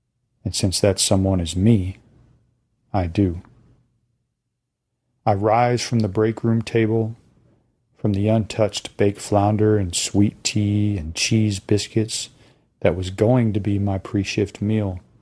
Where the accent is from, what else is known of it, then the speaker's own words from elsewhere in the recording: Pensacola, Florida, United States; my wife and I stopped at a Greyhound racetrack in my hometown of Pensacola, Florida.